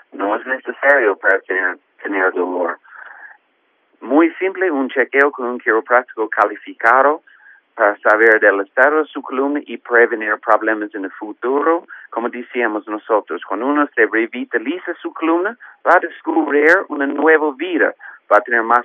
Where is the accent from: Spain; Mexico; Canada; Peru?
Canada; yo soy de Canadá, estudié en Canadá y Estados Unidos